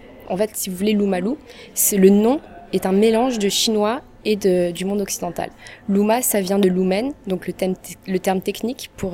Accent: France; now in Beijing, China; donc je suis française et je vis à Pékin.

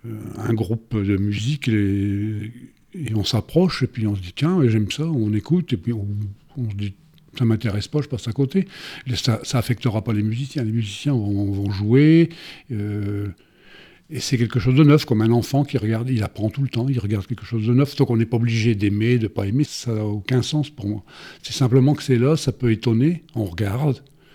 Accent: France; moved away; Après 30 ans que j'étais parti de France

